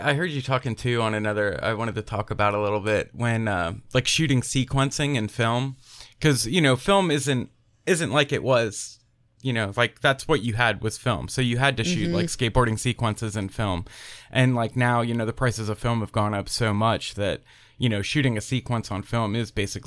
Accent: Pennsylvania, United States; I'm originally from Pennsylvania. Oh, okay. Like right in the middle of the state, like Hershey, Lebanon, mm-hmm. Lancaster area, kind of an hour away from Philadelphia.

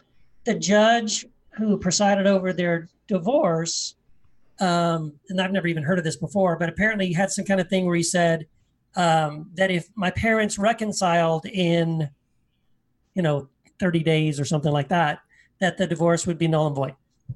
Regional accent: Tennessee, United States; born there; I was born in Tennessee, a small town of Tennessee.

